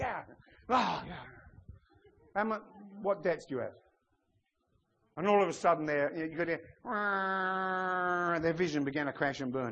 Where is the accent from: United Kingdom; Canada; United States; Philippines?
United Kingdom; England; There's one thing, you see, I'm English. And believe it or not, apart from two Englishmen I know, me and Andy, the English are quiet. We're reticent.